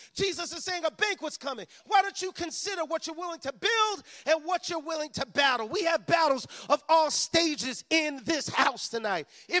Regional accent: New York City, New York, United States; I'm from New York, can you tell? And there's this rapper that I love. By the way, New York is the home of hip-hop music. Rap music was born in New York, where I'm from, the Bronx.

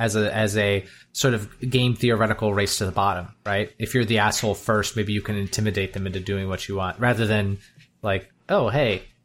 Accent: Michigan, United States; now in Baltimore, United States; one of the hardest things when I moved from the Midwest, from Michigan to Baltimore

